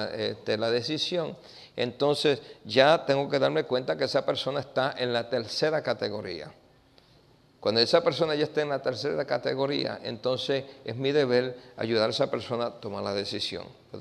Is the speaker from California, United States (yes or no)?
no; New York, United States; Yo me crié en Nueva York. Y criándome en Nueva York, me crié en pandillas